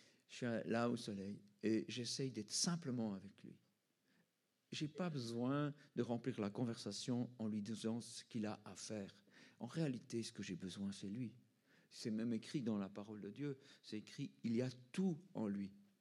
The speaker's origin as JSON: {"language": "French", "country": "Switzerland", "said": "Parce que je viens de Suisse, c'est les commissions chez vous"}